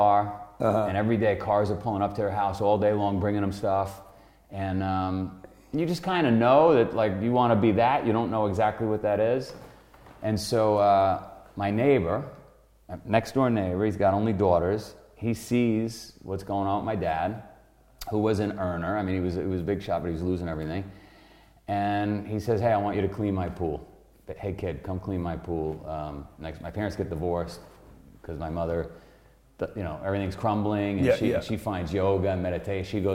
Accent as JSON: {"language": "English", "town": "Queens", "region": "New York", "country": "United States", "tie": "born or raised there", "said": "I grew up in Queens, mm-hmm. Italian neighborhood."}